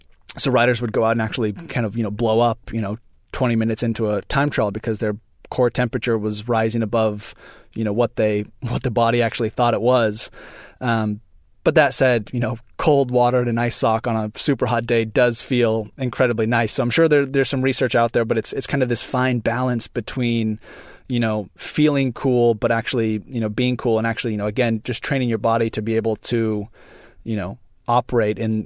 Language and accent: English; Oregon, United States; where we grew up in Oregon wasn't nearly as hot or humid.